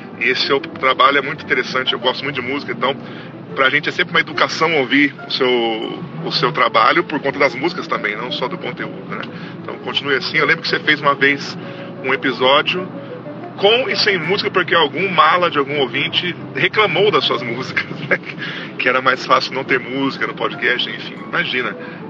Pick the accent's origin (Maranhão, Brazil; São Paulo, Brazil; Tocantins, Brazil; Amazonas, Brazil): São Paulo, Brazil; tenho 43 anos, sou aqui do interior de São Paulo, como você, pouco menos do interior de Campinas.